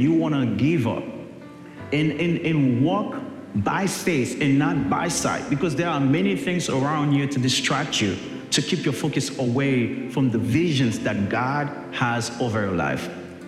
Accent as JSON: {"language": "English", "country": "Haiti", "second_language": "English", "said": "I am from Haiti, and I've been coming to Mission Hill for about 14 years and a few months."}